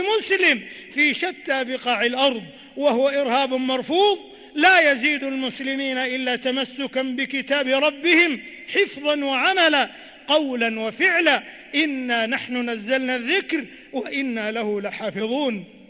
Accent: Saudi Arabia; على ما حبى به بلادنا المملكة العربية السعودية منذ يوم التأسيس إلى يوم التوحيد

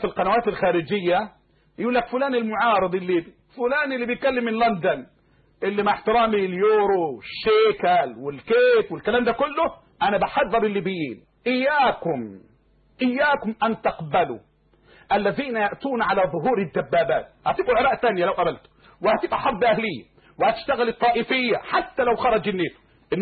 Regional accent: Egypt; يعني أهل العلم عندنا في مصر على قولين

